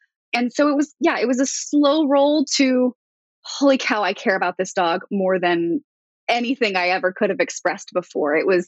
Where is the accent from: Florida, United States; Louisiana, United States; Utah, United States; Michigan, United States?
Florida, United States; Growing up in Florida maybe has some influence on this, but I was more interested in dolphins than I was in pets.